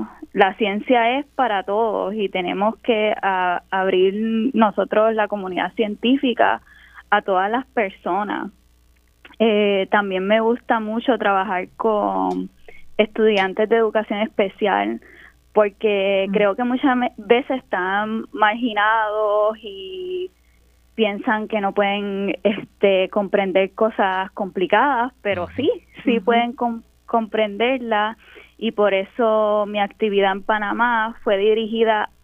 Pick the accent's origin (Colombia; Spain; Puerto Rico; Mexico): Puerto Rico; Carolina; Y yo me crié en Puerto Rico, en Carolina, en Isla Verde, cerca de la playa.